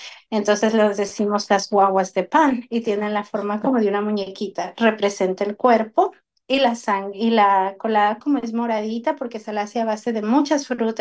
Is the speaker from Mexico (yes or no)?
no; Ecuador; Soy ecuatoriana, soy latinoamericana.